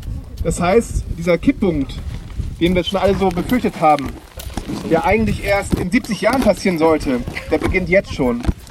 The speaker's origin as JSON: {"language": "German", "town": "Cologne", "region": "North Rhine-Westphalia", "country": "Germany", "said": "ich komme aus Köln"}